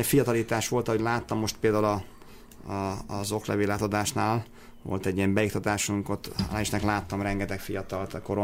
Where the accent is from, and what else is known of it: Tata, Komárom-Esztergom, Hungary